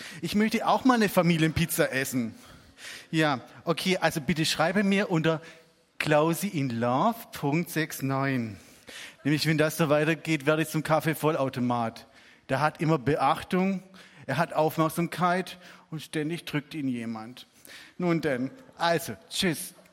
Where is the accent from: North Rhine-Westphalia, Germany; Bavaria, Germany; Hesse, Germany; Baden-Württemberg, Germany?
Baden-Württemberg, Germany; Reutlingen; Also ich komme aus Reutlingen, ich bin 45 Jahre alt und noch recht funktionsfähig.